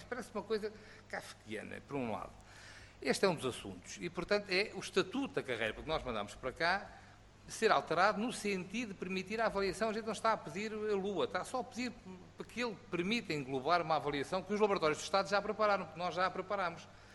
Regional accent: Portugal; eu sou português

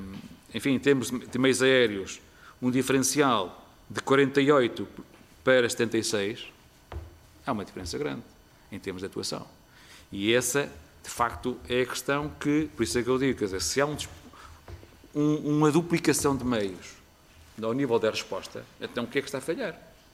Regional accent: Lamego, Viseu, Portugal; um incêndio que, por acaso, foi na minha terra, em Lamego

